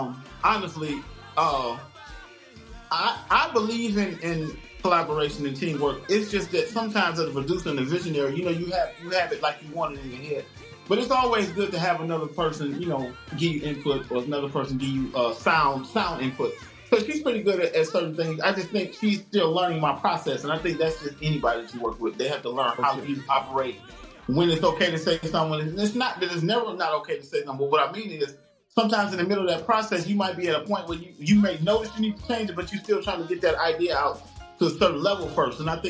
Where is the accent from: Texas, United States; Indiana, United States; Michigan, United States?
Michigan, United States; Detroit; now in Atlanta, United States; I'm from Detroit, the original Big D. You know, that's the second D.